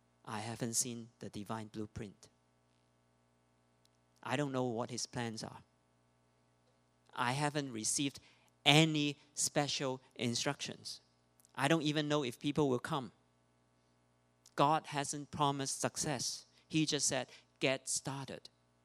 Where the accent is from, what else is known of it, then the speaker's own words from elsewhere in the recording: Hong Kong; English is a second language; now in Canada; And number three, my English sucks. And number four, I was not raised here. I grew up in Hong Kong.